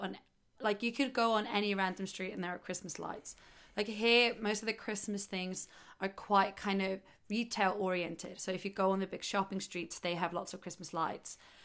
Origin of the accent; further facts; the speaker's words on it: Iceland; now in London, United Kingdom; See, I come from Iceland, so I have such a, like, a different experience.